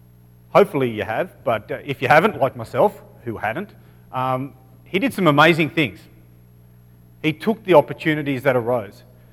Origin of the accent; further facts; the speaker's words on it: Australia; accent: Australian; With my Australian accent?